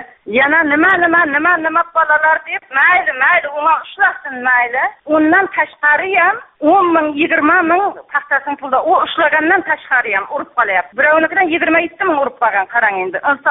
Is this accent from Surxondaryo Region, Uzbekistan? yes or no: yes; Muzrabad, Surxondaryo Region, Uzbekistan; Surxondaryodanman, Muzrobod tumanidan, Fayzobod mahallasidanman.